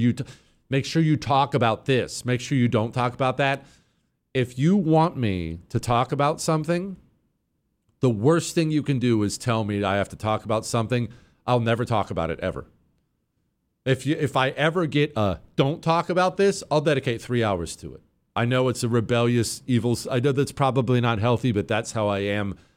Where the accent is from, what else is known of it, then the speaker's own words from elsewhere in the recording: United States; I am an American through and through. I am the ugliest of ugly Americans.